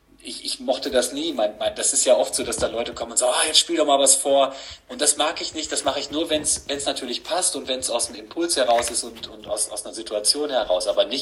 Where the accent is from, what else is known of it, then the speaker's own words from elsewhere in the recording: Gütersloh, North Rhine-Westphalia, Germany; now in Paderborn, Germany; ich wohne jetzt seit 20 Jahren hier. Man könnte sagen, ich komme eigentlich aus Gütersloh, aber es ist nicht so weit.